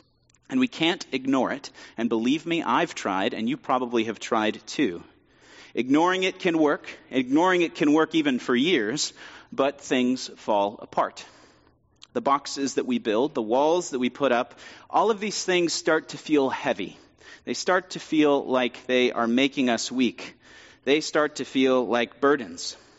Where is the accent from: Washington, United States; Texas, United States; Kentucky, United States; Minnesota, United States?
Texas, United States; Abilene; born there; I was born in Abilene, I can make that joke.